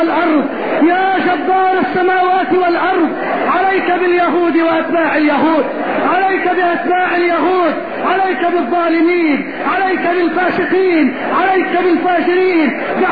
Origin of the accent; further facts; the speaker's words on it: Egypt; اللهم اجعل بلدنا مصر بلد الأمن والأمان، اللهم اجعل مصرنا بلد الأمن والأمان.